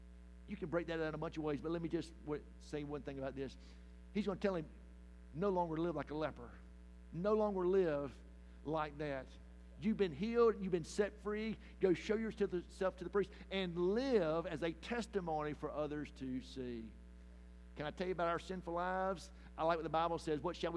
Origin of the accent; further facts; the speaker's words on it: Live Oak, Florida, United States; It's kind of like when I grew up in Live Oak. It was pretty dead.